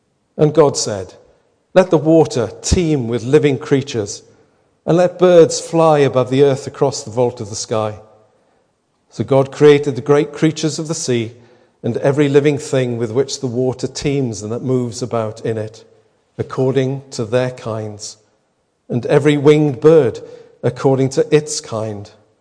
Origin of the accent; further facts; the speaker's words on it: Llangyfelach, Wales, United Kingdom; Jan and I used to live in Gos Aenon, and I was brought up in Llangefelach, and when we married, we moved to Gos Aenon.